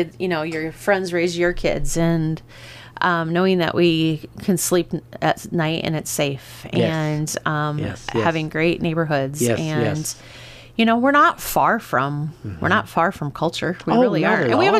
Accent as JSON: {"language": "English", "town": "Osage", "country": "United States", "tie": "born or raised there", "said": "I grew up in Osage, and all my siblings are... A lot of my siblings are in the Arkansas, Missouri area."}